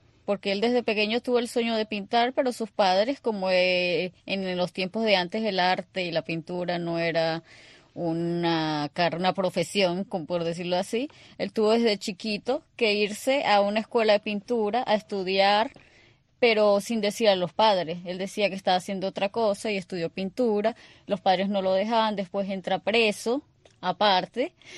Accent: Venezuela; moved away as an adult

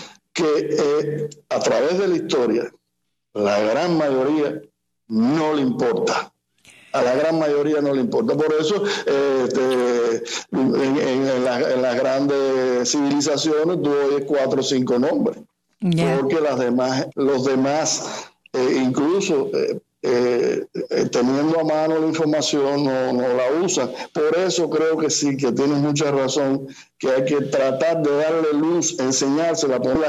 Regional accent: Cuba; moved away; Yo aprendí música después que me fui de Cuba.

